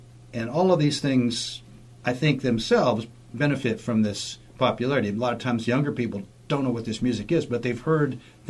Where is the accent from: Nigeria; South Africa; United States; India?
United States; Appalachia; While other people are trying to be Appalachian, we are Appalachian.